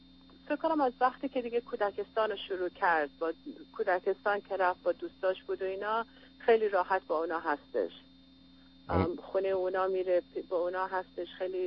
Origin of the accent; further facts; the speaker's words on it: Iran; also born or lived in Europe; now in United States; من تقریبا 30 سال از ایران اومدم بیرون، یه مقدار اروپا بودم، بعد 20 سالم هست که ازدواج کردم و در آمریکا هستم.